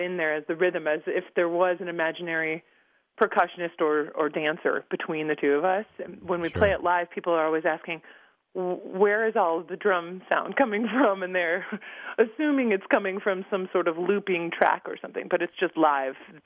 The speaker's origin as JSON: {"language": "English", "town": "Chicago", "region": "Illinois", "country": "United States", "tie": "born or raised there", "lives_now": "Wisconsin, United States", "said": "and I grew up in Chicago."}